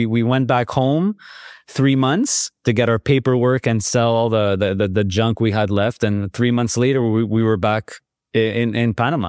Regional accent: Quebec, Canada; English is a second language; we speak Italian and French. you know, French, because we come from Quebec

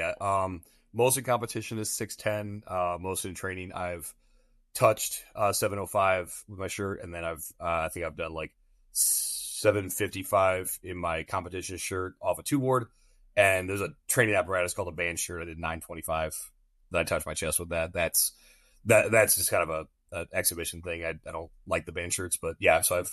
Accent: Virginia, United States; also born or lived in Iowa; So I grew up in Northern Virginia, moved to Eastern Iowa, and went to college there.

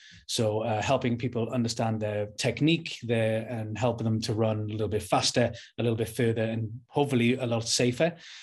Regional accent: Newcastle, North East England, United Kingdom; I'm from Newcastle, the north of England.

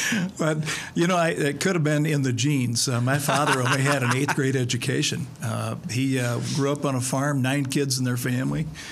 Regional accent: Fairbury, Illinois, United States; Well, we're from a little town called Fairbury, Illinois, and Fairbury is about a little town about 35 miles northeast of here, where my parents grew up and where I grew up the first part of my life.

